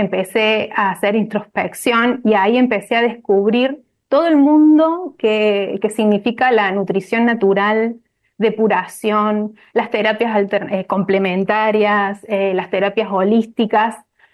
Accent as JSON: {"language": "Spanish", "region": "Córdoba", "country": "Argentina", "said": "soy de Córdoba capital"}